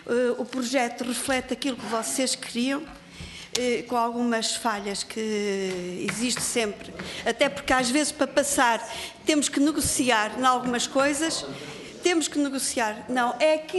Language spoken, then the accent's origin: Portuguese; Espinho, Aveiro, Portugal; Eu fui criada mesmo em Espinho, perto, em frente à praia onde havia as companhas